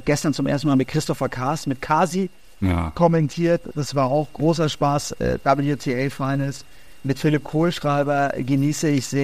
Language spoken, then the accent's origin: German; Vaterstetten, Bavaria, Germany; Ich komme so aus dem Münchner Osten, Vaterstetten-Waldham.